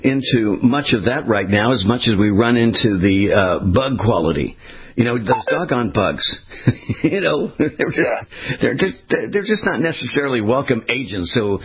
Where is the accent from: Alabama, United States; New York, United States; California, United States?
California, United States; I'm with you. I grew up in California, so I went through the same thing.